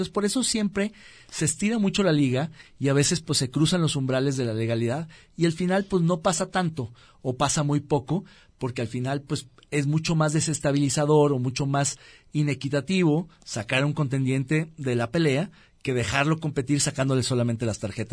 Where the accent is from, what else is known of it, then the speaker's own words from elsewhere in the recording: Guadalajara, Jalisco, Mexico; Yo soy tapatío